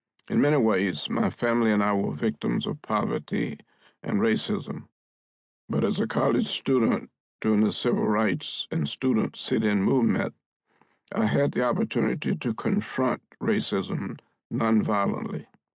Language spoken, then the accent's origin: English; Alabama, United States; especially those living under the laws of Jim Crow in the South, especially in Alabama, my home state.